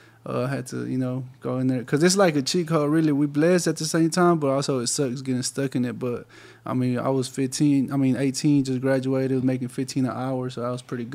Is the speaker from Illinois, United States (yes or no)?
no; Freeport, Texas, United States; Nah, I'm from Freeport, Texas.